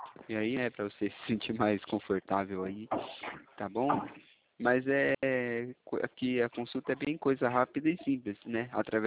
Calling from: Atibaia, São Paulo, Brazil; Eu falo aqui de Atibaia, interior de São Paulo.

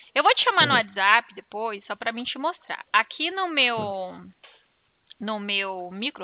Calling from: Presidente Prudente, São Paulo, Brazil; Eu falo aqui de Presidente Prudente.

